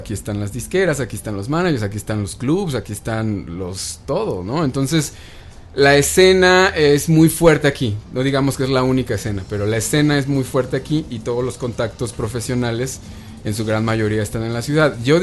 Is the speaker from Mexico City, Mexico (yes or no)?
yes; Mexico City, Mexico; somos chilangos, ¿no?